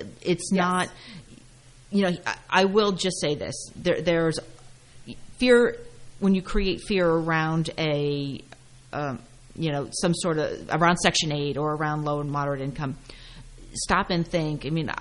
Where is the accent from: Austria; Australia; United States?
United States; Clinton; I grew up in Clinton. I left for a while, but the minute I had my kids, it was time to go home.